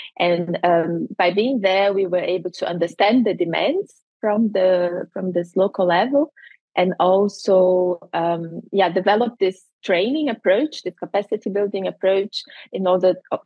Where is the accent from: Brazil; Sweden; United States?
Brazil; English is a second language; moved away as an adult; now in Germany; Was born and raised in Brazil, but I've been living now for half of my life, so 23 years in Germany.